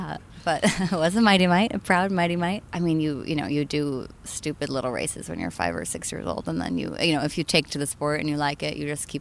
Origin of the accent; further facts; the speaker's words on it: Maine, United States; I grew up in Maine, so I'm originally from Maine.